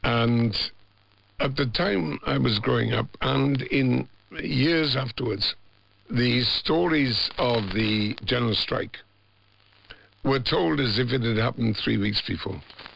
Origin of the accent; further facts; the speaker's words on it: Tredegar, Wales, United Kingdom; I grew up in Tredegar, in what was then industrial South Wales, and it was a coal mining town and a steel town.